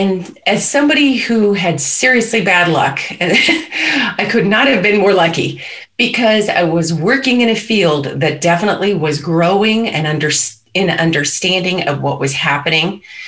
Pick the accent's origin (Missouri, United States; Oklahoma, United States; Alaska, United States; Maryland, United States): Alaska, United States; Anchorage; So here I'm from Anchorage, Alaska.